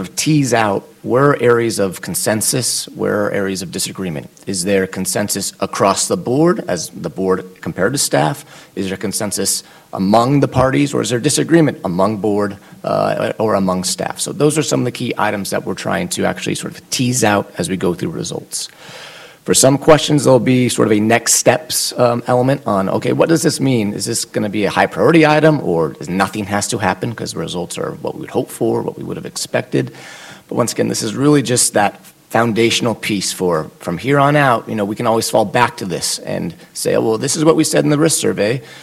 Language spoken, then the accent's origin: English; Pacific Northwest, United States; and I'm from the Northwest, and I'm even cold here